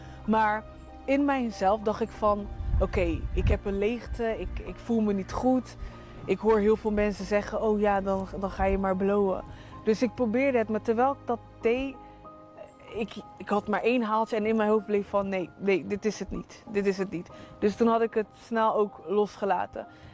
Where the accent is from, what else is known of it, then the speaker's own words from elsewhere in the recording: Rotterdam, South Holland, Netherlands; ik kom uit Rotterdam.